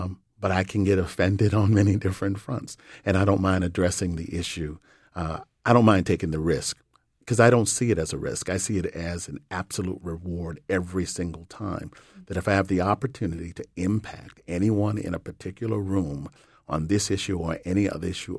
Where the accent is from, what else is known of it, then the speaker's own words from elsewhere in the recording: Boston, Massachusetts, United States; I grew up in Boston, segregated Boston, went to segregated schools in the city of Boston.